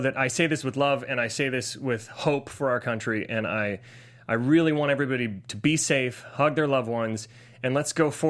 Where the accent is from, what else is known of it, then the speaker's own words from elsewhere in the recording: Ohio, United States; I grew up in Ohio. I saw the rubber industries. I saw steel industries. I saw industries leave.